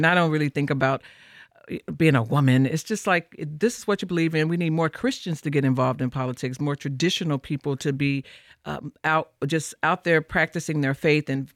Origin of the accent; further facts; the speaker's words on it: Chicago, Illinois, United States; I don't have a college degree. I grew up in Chicago, and I had gotten a job with the city of Chicago.